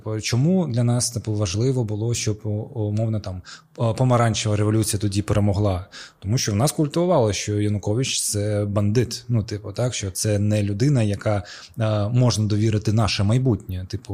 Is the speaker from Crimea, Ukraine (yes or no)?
yes; Crimea, Ukraine; по-перше, там ми кримські татари, б, ми за Ющенка.